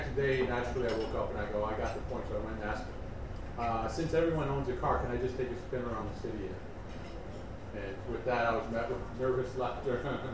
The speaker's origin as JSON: {"language": "English", "country": "United States", "said": "I'm from America."}